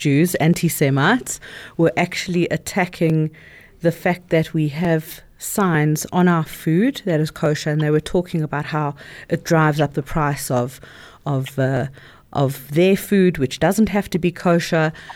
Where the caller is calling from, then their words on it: South Africa; I'm speaking to you from South Africa.